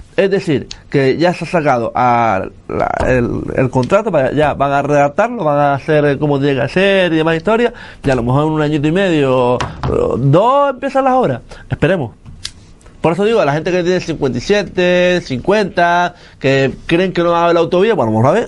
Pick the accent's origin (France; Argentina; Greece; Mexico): Greece; Con vino griego de mi tierra natal.